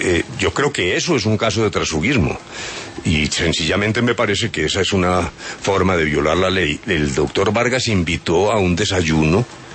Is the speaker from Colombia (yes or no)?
yes; Colombia